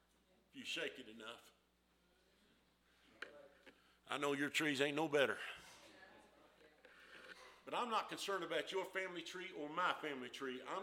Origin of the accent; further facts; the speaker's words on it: Dickson, Tennessee, United States; I ain't ashamed or embarrassed to say that I'm from Dixon, Tennessee.